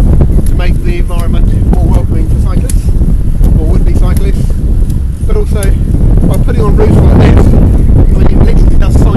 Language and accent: English; South East England, United Kingdom; I'm from Surrey, so just a couple of counties over.